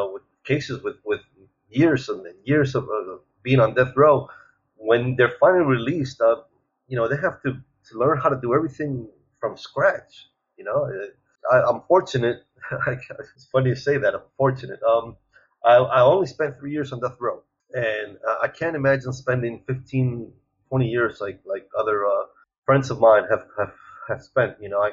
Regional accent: United States; Although I was European, I grew up as just another American, taxpaying American that believed in the American dream

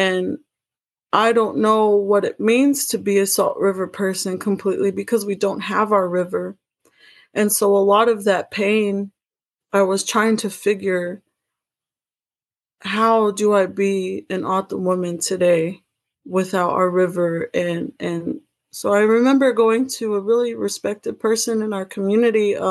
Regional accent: Arizona, United States; I guess to be an O'odham woman, with those things being said, I grew up on the reservation.

